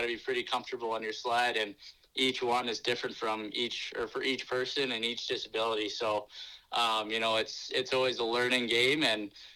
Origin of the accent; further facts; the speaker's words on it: Smithers, British Columbia, Canada; growing up in Smithers and having a disability, I wasn't aware of para sports or sledge hockey in particular.